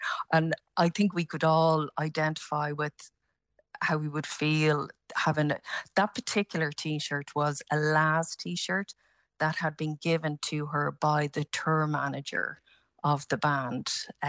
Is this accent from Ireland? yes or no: yes; Baldoyle, Leinster, Ireland; I was really fortunate, I think, growing up in Baldoyle, as were so many of us